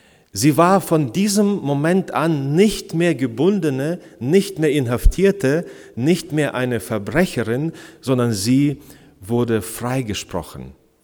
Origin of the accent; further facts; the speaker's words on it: Schneverdingen, Lower Saxony, Germany; ich bin heute hier bei euch mit meiner lieben Frau Ina. Wir kommen aus Schneverdingen, wir sind da auch in einer Gemeinde, eine Bibelgemeinde.